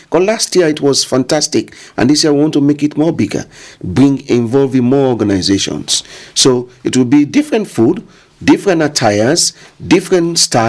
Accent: Sierra Leone; I am from Sierra Leone, originally from Sierra Leone. I'm from the Creole tribe.

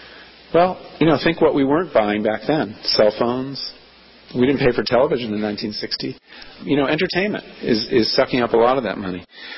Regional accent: New England, United States; You know, I'm from New England

